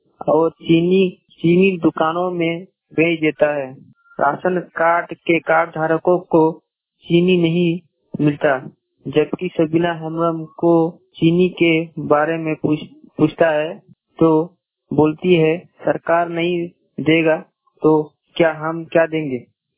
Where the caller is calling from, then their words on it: Dumka, Jharkhand, India; गांव plus post खड़कर्मा, थाना सिराही पड़ा, जिला दुमका, झारखंड से बोल रहा हूँ।